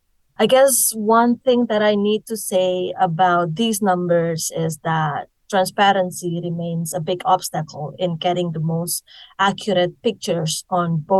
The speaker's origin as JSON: {"language": "English", "country": "Indonesia", "lives_now": "United Kingdom", "said": "I am originally from Indonesia, and I'm currently working and living in the UK."}